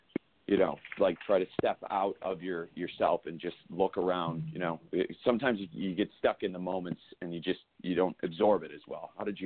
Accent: Detroit, Michigan, United States; now in Las Vegas, United States; Well, yeah, I'm from Detroit originally, and you know, I grew up with the Detroit Red Wings, winning 3 Stanley Cups in my lifetime.

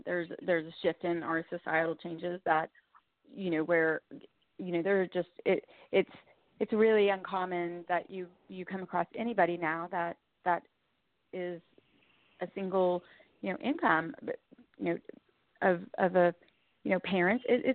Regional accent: Oklahoma, United States; born or raised there; also born or lived in Venezuela

